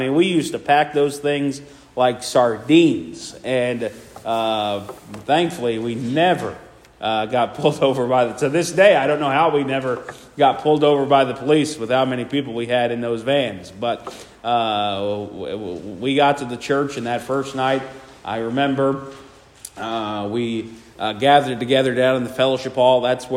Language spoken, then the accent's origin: English; Philadelphia, Pennsylvania, United States; I'm thankful for the church I grew up in there in Philadelphia.